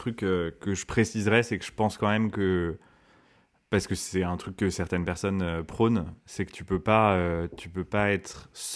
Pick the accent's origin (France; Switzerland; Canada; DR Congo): Switzerland; je suis suisse aussi.